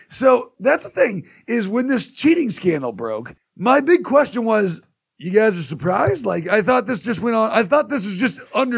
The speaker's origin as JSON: {"language": "English", "town": "Costa Mesa", "region": "California", "country": "United States", "tie": "born or raised there", "said": "I grew up in Costa Mesa, but I went to high school in a neighboring town called Newport Beach, California, where people are loaded."}